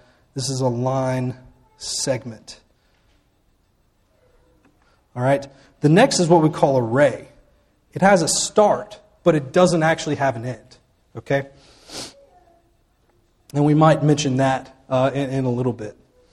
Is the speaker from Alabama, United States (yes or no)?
yes; Auburn, Alabama, United States; I remember I grew up in Auburn, so I was around the college kids all the time